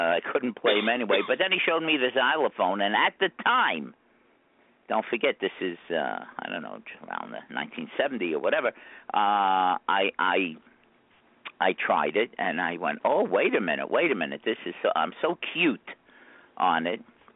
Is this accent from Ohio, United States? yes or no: no; Brooklyn, New York, United States; Yeah, I grew up in Brooklyn.